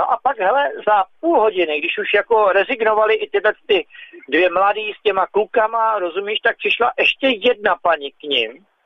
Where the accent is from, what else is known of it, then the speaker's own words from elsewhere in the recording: Prague, Czechia; říkám z Prahy, jo, z Pražák, no jo, no, tak, a říkám, ale já jsem jiný Pražák, já jsem ze Žižkova.